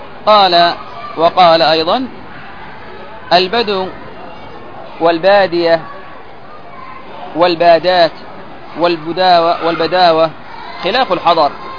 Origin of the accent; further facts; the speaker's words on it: Yemen; وإلى يومنا هذا عندنا في اليمن وكذا